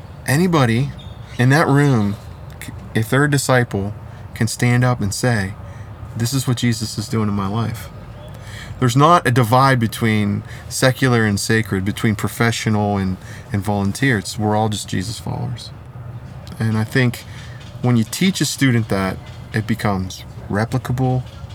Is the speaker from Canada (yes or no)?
no; Canton, Ohio, United States; I'm from Canton, Ohio.